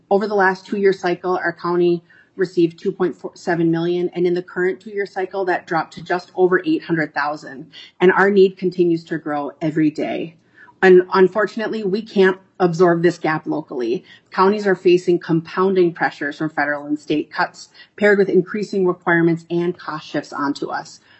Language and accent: English; Duluth, Minnesota, United States; But I was born in Duluth, but spent most of my life north and south, so spent much time in both our rural and urban parts of our region.